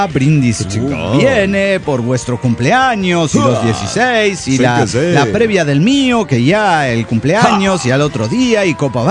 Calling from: Guanajuato, Mexico; de Guanajuato, México.

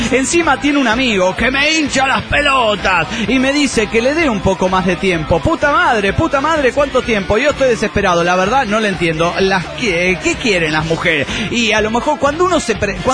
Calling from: Golden, Colorado, United States; de Golden, Colorado.

